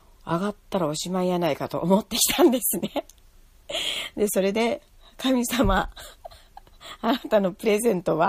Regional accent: Shimonoseki, Yamaguchi, Japan; 私は山口県の下関出身ですけれども

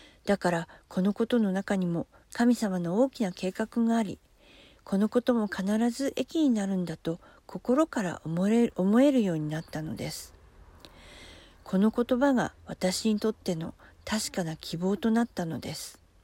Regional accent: Hokkaido, Japan; moved away as an adult; now in Tokyo, Japan; 私は今から15年ほど前に主人と息子2人と共に生まれ育った北海道から東京へと引っ越してきました。

